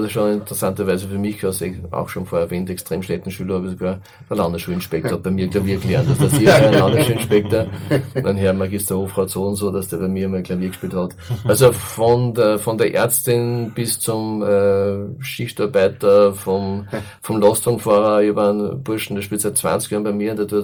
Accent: Enns, Upper Austria, Austria; das war mir ein ganz großes Anliegen für meine Heimatstadt Enz

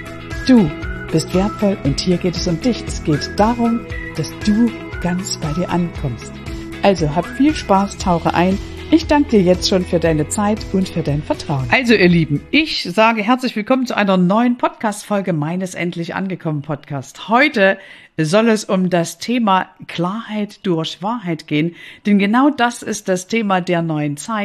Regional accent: Saxony, Germany; accent: Saxon; ich bin Ossi, ich bin Sächsin, das hört man unschwer. Und dafür habe ich mich lange geschämt. Irgendwann habe ich gesagt, okay, ich gehe nicht zum Logopäden. Ich stehe einfach zu meinem Dialekt. Heute liebe ich ihn von Herzen.

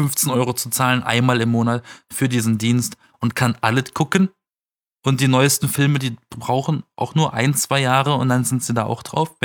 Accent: Southern Germany, Germany; Ich komme aus Süddeutschland, ne?

